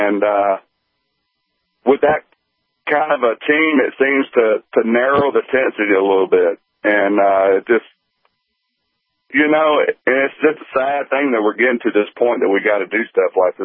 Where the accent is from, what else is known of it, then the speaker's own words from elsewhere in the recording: Atlanta, Georgia, United States; I'm from Atlanta, Georgia. And, you know, there's a big racial diversity there